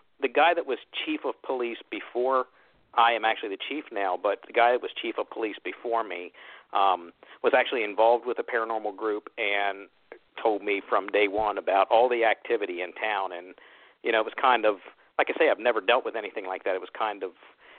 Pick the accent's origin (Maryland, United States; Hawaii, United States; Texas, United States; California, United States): Maryland, United States; Actually, I grew up in Maryland, which is only 15 minutes, 20 minutes from Shepherdstown.